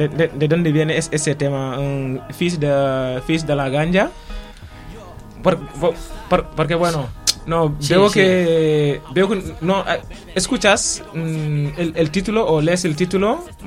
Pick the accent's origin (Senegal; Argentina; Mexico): Senegal; yo que soy de Senegal, y si estoy aquí, hago música en Wolof o lo hago en Fula